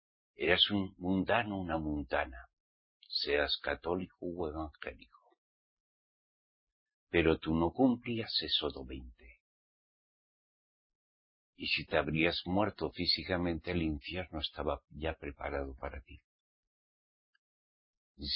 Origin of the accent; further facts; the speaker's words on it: Basque Country, Spain; Yo provengo del País Vasco, Sabin. Y allí siempre se celebran los banqueteos.